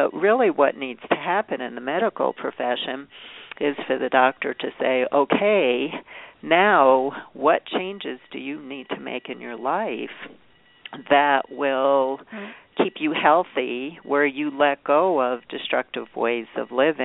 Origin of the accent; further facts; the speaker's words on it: Brooklyn, New York, United States; I had one of those when I was growing up in Brooklyn, and I'm only 62 years old